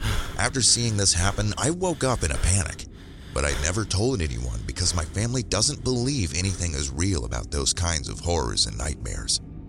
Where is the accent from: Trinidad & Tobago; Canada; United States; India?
India; from India. I'm currently in high school and live in an urban area.